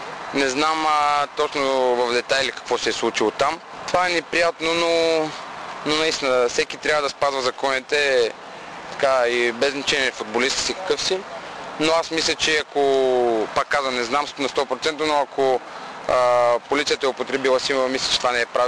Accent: Gabrovo, Gabrovo Province, Bulgaria; also born or lived in Shumen; Не знам откъде е излезна този прякор, но аз съм си от Габрово и това е.

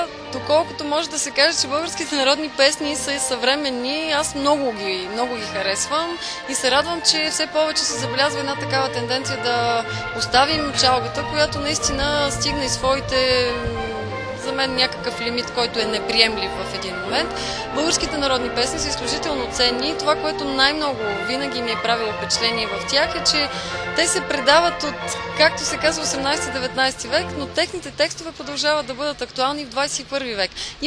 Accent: Hadzhi Dimovo, Blagoevgrad Province, Bulgaria; Аз съм от Хаджи Димово, Благоевградска

